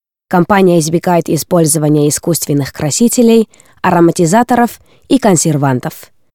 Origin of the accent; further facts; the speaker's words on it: Helsinki, Uusimaa, Finland; Я актриса из Хельсинки, закончила театральный институт в 2013 году. Olen myös suomalainen ammattinäyttelijä, joten suomenkielisetkin nimet luonnistuvat.